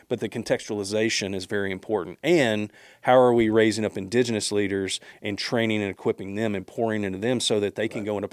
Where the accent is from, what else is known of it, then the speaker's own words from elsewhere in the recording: Arkansas, United States; I'm from Arkansas, but I can.